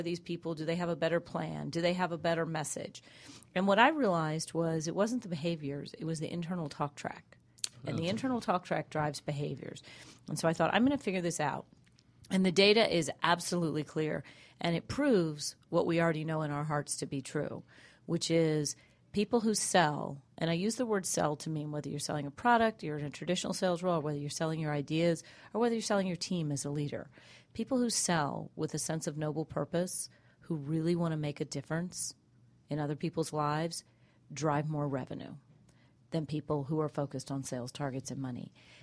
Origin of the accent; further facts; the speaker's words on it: Washington, District of Columbia, United States; When I grew up in Washington, D.C., and I later moved to Georgia, and I went to school at University of Georgia in Athens.